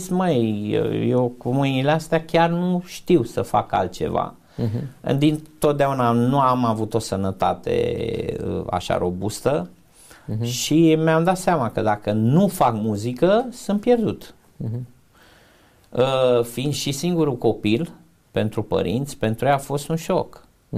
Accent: Arad, Arad County, Romania; Pentru că eu când am plecat din Arad, am plecat reprezentând Aradul.

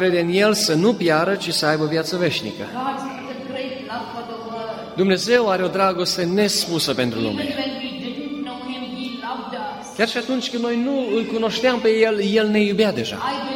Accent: India; Eu sunt din India.

